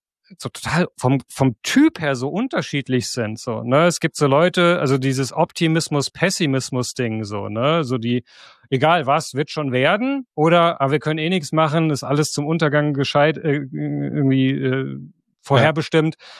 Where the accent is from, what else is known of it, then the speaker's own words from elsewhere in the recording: Darmstadt, Hesse, Germany; also born or lived in Frankfurt; Ich bin tatsächlich im Rhein-Main-Gebiet aufgewachsen, also in Frankfurt geboren, in Darmstadt zur Schule gegangen und studiert.